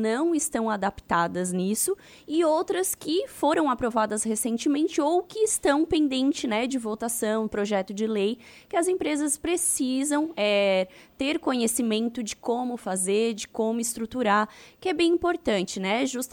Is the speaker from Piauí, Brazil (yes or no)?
no; Cocal do Sul, Santa Catarina, Brazil; Sou de Cocal do Sul, né? Cresci lá e também tenho o meu escritório atualmente em Cocal do Sul.